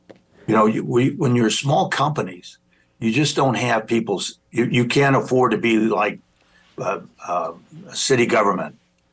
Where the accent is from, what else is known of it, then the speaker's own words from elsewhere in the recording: Los Angeles, California, United States; I grew up in Los Angeles. I grew up in tenement houses in the 50s